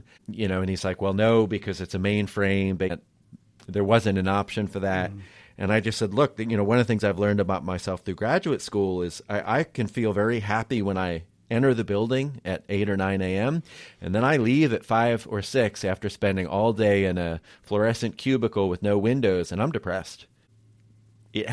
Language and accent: English; New Jersey, United States; So I just briefly, like, I grew up in South Jersey.